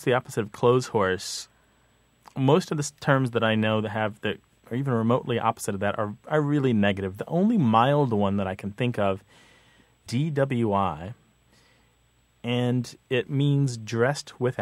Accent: Missouri, United States; that's what we used in my house growing up in Missouri.

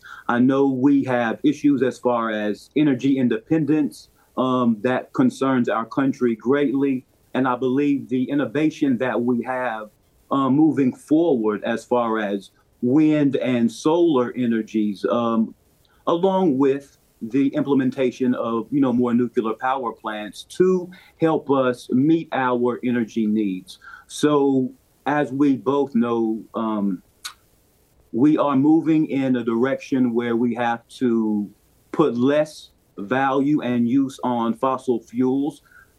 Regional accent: Bluefield, West Virginia, United States; I was born and raised in Bluefield, West Virginia.

